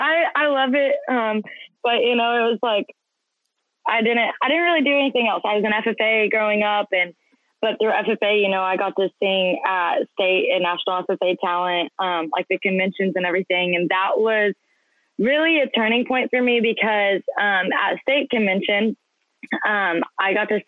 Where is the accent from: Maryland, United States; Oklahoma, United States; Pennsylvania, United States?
Oklahoma, United States; moved away as an adult; I am 22 now. I am originally from Oklahoma. I was born and raised there, spent all of my life up until I was about 21 there.